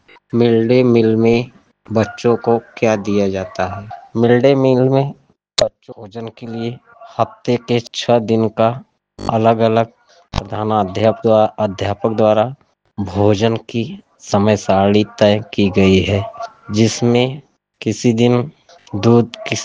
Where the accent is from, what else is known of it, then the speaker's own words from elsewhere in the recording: Aurai, Uttar Pradesh, India; मैं औराई ब्लॉक से हूँ, औराई ब्लॉक भदोही से हूँ। मेरा पिन कोड नंबर 221301 है। मेरी उम्र 26 साल है।